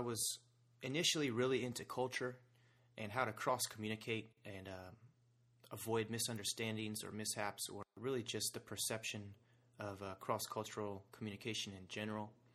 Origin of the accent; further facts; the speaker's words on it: Indianapolis, Indiana, United States; now in Arizona, United States; So I'm an Indianapolis native. I'm not originally from Arizona, but I've been here almost 8 years now. I grew up a contractor's son on the south side in a Christian home.